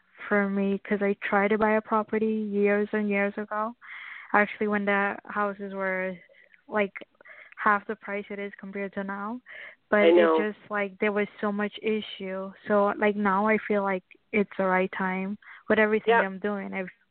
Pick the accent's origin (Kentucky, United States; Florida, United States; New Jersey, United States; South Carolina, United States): Florida, United States; Homestead; I'm from Homestead, Florida.